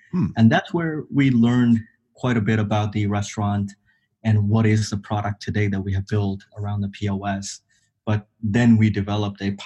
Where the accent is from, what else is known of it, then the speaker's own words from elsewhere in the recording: Nepal; moved away as an adult; now in United States; So, you know, my beginning, I'm from Nepal. I came here in US back in 2003 to go to school.